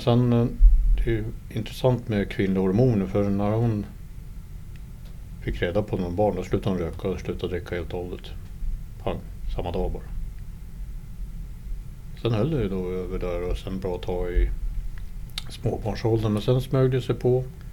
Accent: Länna, Uppsala County, Sweden; Ursprungligen är jag från Länna, 2 mil öster om Uppsala.

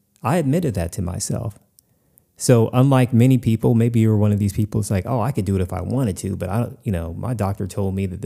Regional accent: United States; Growing up in America, you know, meat and dairy is like breathing air.

